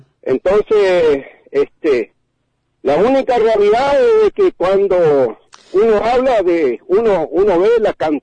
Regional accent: Monte Carlo, Misiones, Argentina; sobre todo en esta zona acá, yo soy de Monte Carlo, es pomelo

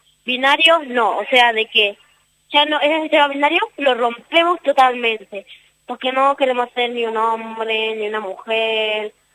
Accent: Jujuy, Argentina; born there; yo soy una chica trans no binaria, nací acá en Jujuy

